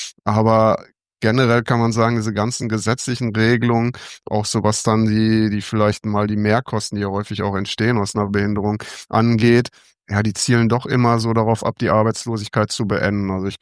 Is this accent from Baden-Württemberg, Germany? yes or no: no; Cologne, North Rhine-Westphalia, Germany; hier in Köln, praktisch in meiner Heimatstadt